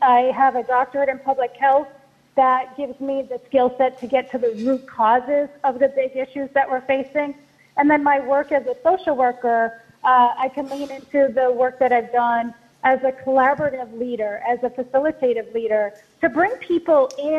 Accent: Lowell, Massachusetts, United States; Yeah, we've been starting in my hometown city of Lowell, Massachusetts.

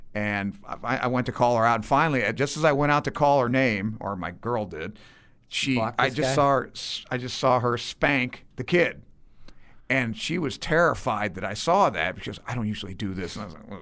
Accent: Granite City, Illinois, United States; born there; I was born in Granite City, man.

